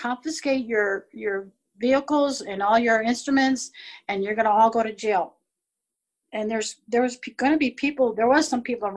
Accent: Illinois, United States; And I came from Illinois, and so I looked at the one about Chicago.

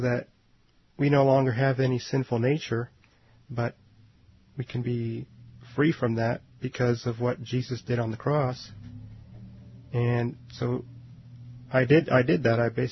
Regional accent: California, United States; I grew up in California, and I originally was Roman Catholic

